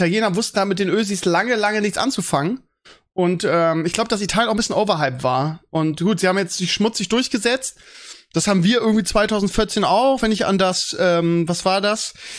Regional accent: Bremen, Germany; weil als Bremer, wir hatten ja mal alle Österreicher bei uns

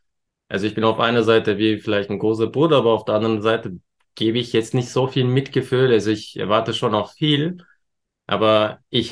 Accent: Turkey; Nee, Spaß, also ich bin Türke.

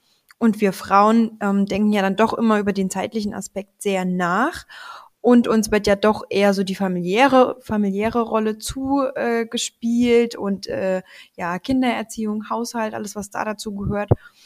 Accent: Oechsen, Thuringia, Germany; ich bin 26 Jahre alt, bin ehrenamtliche Bürgermeisterin in meinem Heimatort in Oechsen im Wartburg-Kreis in Thüringen.

